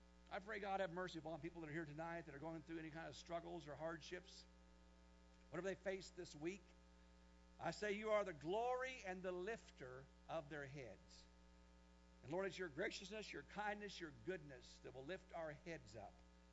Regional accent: Kansas, United States; I'm from Kansas. I say humble, okay?

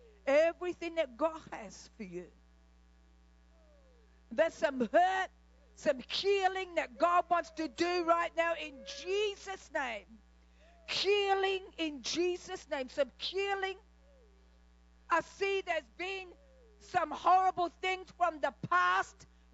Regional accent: Australia; I'm trying to get it in from how I would say it as an Aussie here.

